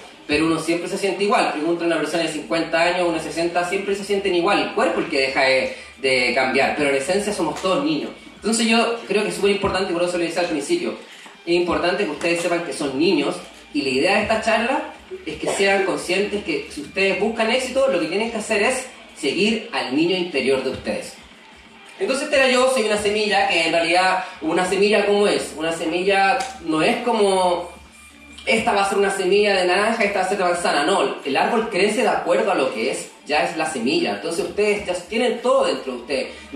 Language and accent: Spanish; Santiago, Santiago Metropolitan, Chile; Estoy ubicado en Curao, en la quinta región. Me fui a abrir el estudio allá, yo soy de Santiago, pero buscando calidad de vida, me fui para allá.